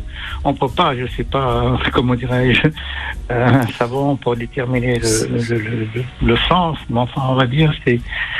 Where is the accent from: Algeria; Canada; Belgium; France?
Algeria